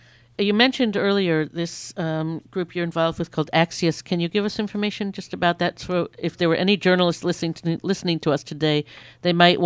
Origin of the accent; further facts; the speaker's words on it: Israel; English is a second language; I'm from Israel. I've lived in Israel. I was just there, you know, last year.